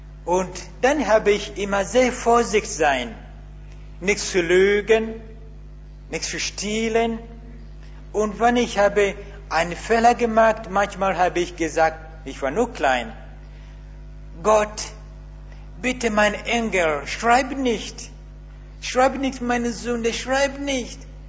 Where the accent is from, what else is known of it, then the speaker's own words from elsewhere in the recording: Uganda; German is a second language; now in Germany; ich komme aus Uganda. Ich spreche nicht so gut Deutsch